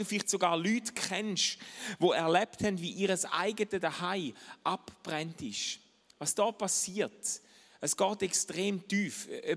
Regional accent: Schaffhausen, Switzerland; ich bin eigentlich Schaffhauser, gell? Man hört es nicht mehr, aber.

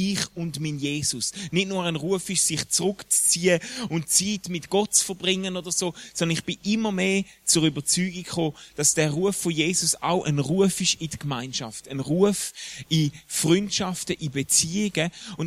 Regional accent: Schaffhausen, Switzerland; Ich bin ja in Schaffhausen in der Ostschweiz aufgewachsen

